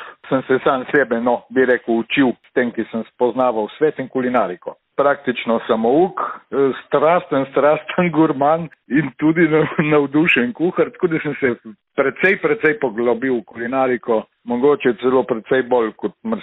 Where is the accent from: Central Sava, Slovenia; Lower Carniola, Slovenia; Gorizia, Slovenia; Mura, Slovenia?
Gorizia, Slovenia; Ajdovščina; Rojen in vzgojen v Vipavski dolini, Ajdovc oziroma iz ceste pri Ajdovščini.